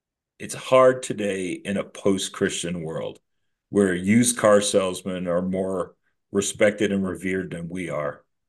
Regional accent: England, United Kingdom; we are English, flying by the seat of our pants.

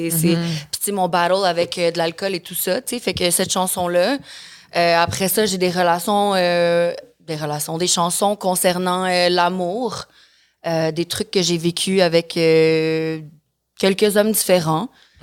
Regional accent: Mexico; also born or lived in Caribbean; J'ai grandi au Mexique. J'ai grandi aux Caraïbes. J'ai toujours été très loin du Québec.

